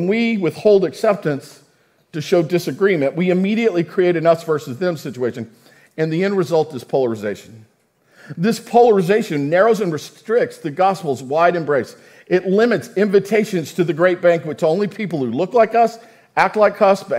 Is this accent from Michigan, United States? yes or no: no; El Paso, Texas, United States; I grew up in El Paso, a city of incredible diversity. I grew up knowing people who were different, spoke different languages.